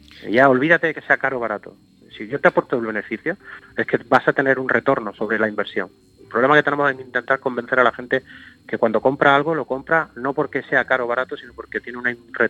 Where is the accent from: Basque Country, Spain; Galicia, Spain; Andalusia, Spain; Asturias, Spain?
Andalusia, Spain; Granada; yo soy de Granada, ¿vale? Y estudiar en Madrid pues cuesta un dinero